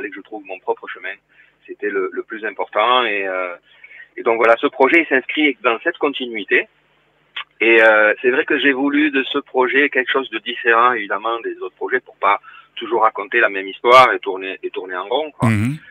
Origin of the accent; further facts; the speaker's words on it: Toulouse, Occitanie, France; born there; moi je suis un musicien de famille d'origine espagnole, je suis né à Toulouse